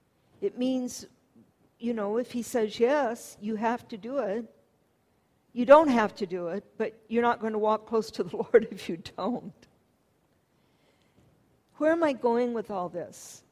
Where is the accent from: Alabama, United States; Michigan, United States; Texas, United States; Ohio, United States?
Michigan, United States; In the area that I grew up in Michigan, the city that was, we lived kind of in a township between two cities, and the city Rochester